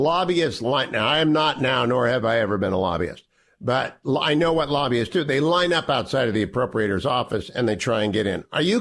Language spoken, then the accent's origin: English; Warren, Ohio, United States; I always ask, like David Joyce yesterday, who represents my hometown of Warren, what's in it for Warren?